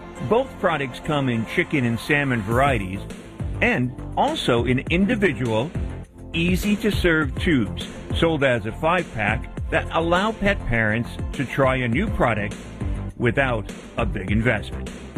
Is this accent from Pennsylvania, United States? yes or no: yes; Pennsylvania, United States; accent: Pennsylvania; That's probably my Pennsylvania accent coming in.